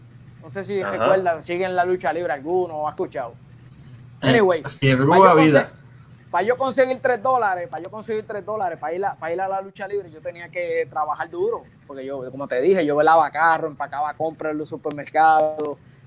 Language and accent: Spanish; Ponce, Puerto Rico; cuando entras a Ponce, ese primer residencial que tú ves ahí a mano derecha, de ahí soy yo, de Residencial Pampa